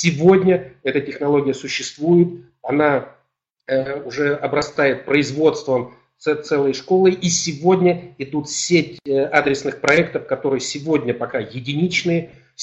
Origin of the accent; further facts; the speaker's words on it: Siberia, Russia; born there; и я родился в Сибири.